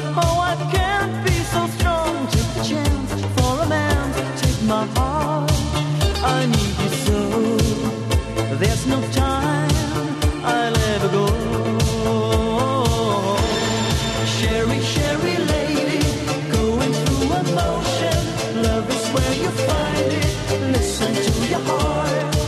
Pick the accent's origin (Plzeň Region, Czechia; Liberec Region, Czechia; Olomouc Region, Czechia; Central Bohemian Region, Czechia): Olomouc Region, Czechia; Hvozdeček; born there; Já jsem se narodila tady v malé vesničce ve Hvozdečku, to je tak 4 kilometry od Bouzova.